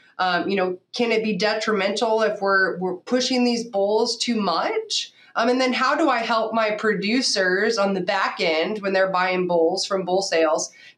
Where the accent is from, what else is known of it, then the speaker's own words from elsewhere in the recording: California, United States; So I grew up in Northern California, played sports in high school, volleyball, basketball, softball.